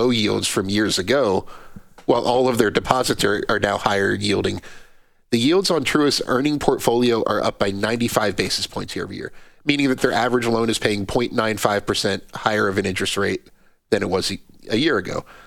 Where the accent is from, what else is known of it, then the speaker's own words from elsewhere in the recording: New Jersey, United States; I mean, I'm from New Jersey, and most of my friends have gotten out of there.